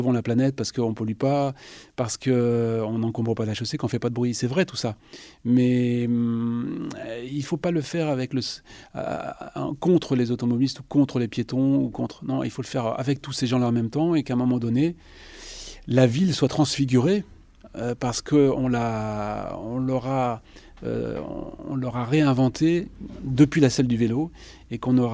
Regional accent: Béthune, Hauts-de-France, France; Et moi, je suis originaire du Nord, hein, n'oublions pas, du Pas-de-Calais, attention. Je suis né à Béthune et je connais bien Arras, évidemment.

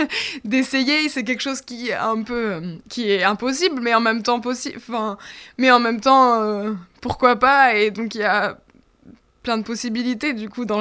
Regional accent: Arras, Hauts-de-France, France; born there; Non, j'étais la seule d'Arras. Et du coup, parce que comme je suis née à Arras et j'ai fait mes études à Arras, ça me fait toujours plaisir de revenir ici.

